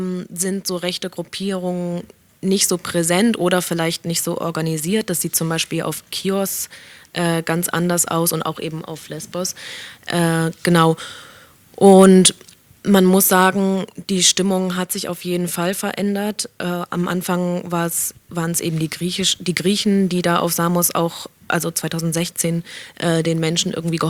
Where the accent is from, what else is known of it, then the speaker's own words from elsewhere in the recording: Germany; besonders auch als Deutsche da irgendwie hinzukommen und die große Helferin zu spielen